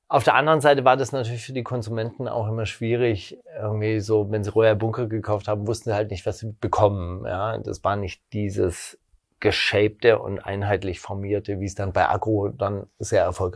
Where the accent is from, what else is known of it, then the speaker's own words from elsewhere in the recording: West Germany, Germany; now in Berlin, Germany; ich komme aus Westdeutschland, da dreht man von 3 auf 4 die Heizung.